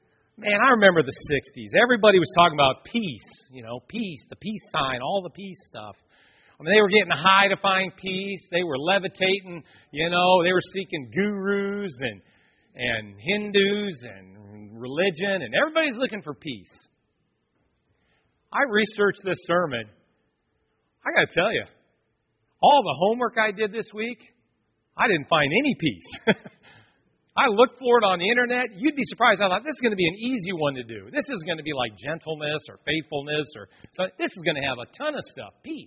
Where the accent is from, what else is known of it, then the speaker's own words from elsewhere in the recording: San Francisco, California, United States; I grew up in San Francisco in the 60s.